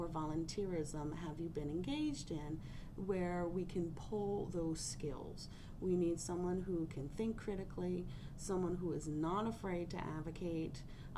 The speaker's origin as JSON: {"language": "English", "region": "Pennsylvania", "country": "United States", "tie": "born or raised there", "said": "So I grew up in the Philadelphia region, right outside of Philly in Montgomery County."}